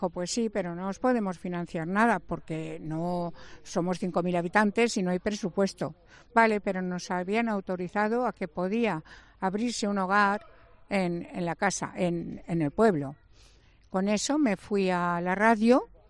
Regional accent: La Puebla de Almoradiel, Castilla-La Mancha, Spain; Y nos llevamos al pueblo, yo tengo una casa en mi pueblo, la Puebla de Almoradiel, y nos llevamos a un chico.

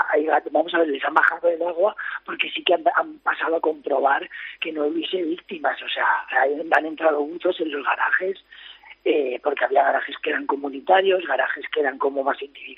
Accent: Torrent, Valencian Community, Spain; a mí me dio mucho un orgullo de mi pueblo, de ser de Torrent, de ser torrentí

